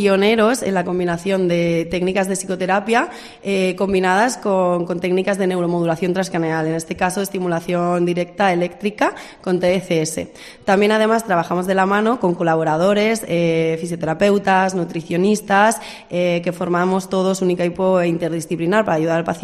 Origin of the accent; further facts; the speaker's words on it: Toledo, Castilla-La Mancha, Spain; ya que soy de Toledo